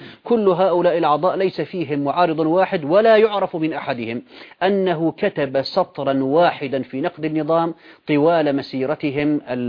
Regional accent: Syria; عين له شخص مشهور عندنا في سوريا

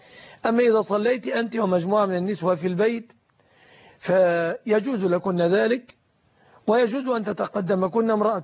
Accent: Egypt

